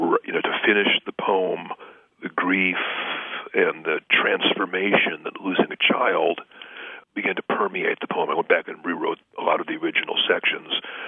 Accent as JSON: {"language": "English", "region": "California", "country": "United States", "said": "I mean, I'm from California, so that, you know, there's, you know, Anglos, Latinos, Asians"}